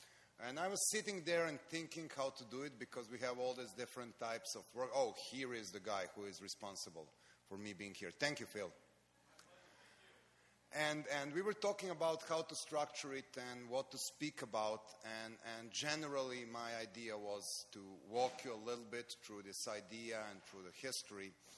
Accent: Belgrade, Serbia; English is a second language; I'm coming from Belgrade, Serbia, where I live.

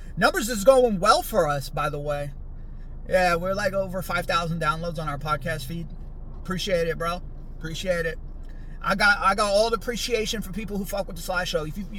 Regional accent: California, United States; I know, bro, I'm from the Bay Area. I see people everywhere.

